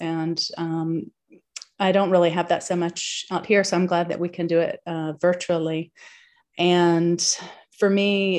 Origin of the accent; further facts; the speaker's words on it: the Carolinas, United States; now in Sebastopol, United States; So hi, y'all. … I'm from the Carolinas, and I currently live in a little town outside of Sebastopol in California